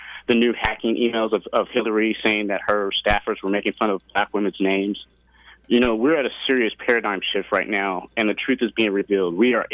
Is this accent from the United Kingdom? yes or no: no; Kansas City, Missouri, United States; I'm from Kansas City.